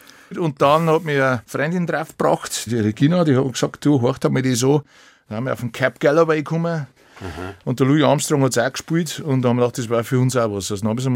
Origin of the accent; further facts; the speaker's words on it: Pentling, Bavaria, Germany; Also ich bin aus Pendling, das ist der südliche Landkreis Regensburg. Wir haben da eine Wirtschaft direkt an der Donau, die Walba, das kommt von der Walburga. Mhm. Und die betreiben wir seit 20 Jahren und da bin ich her.